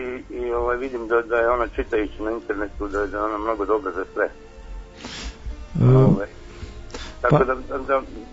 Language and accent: Serbian; Vojvodina, Serbia; born there; Ja sam izgledio se da selio sam ovde u selom gde sam rođen, to je kod Zrenjine jedno selo.